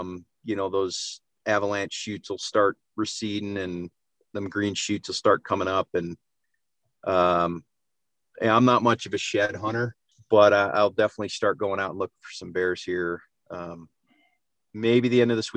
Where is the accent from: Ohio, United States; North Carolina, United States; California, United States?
Ohio, United States; And I grew up in Ohio, so it's all whitetails there.